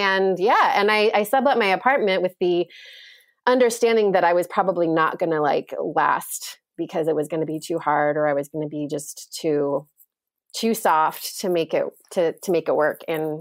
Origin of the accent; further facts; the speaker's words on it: Indiana, United States; and I'm originally from Indiana, and that's the home of Capriol Farm, which is like a very well-known goat dairy.